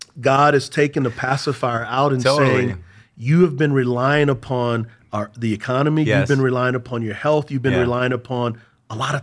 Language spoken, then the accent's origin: English; Texas, United States; Growing up in Texas, I played at a high school called Converse Judson